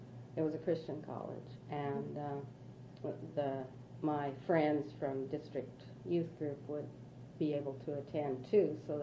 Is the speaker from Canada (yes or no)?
yes; Surrey, British Columbia, Canada; also born or lived in Vancouver; Well, I was born in Vancouver General Hospital, and I've lived most of my life in Surrey. We moved to Surrey just before my third birthday, and except for my time at Trinity and a year in Abbotsford